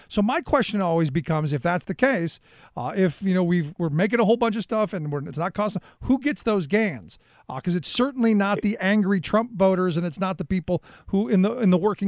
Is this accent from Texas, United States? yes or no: no; Cleveland, Ohio, United States; I grew up in Cleveland, where manufacturing was huge when I was a kid growing up.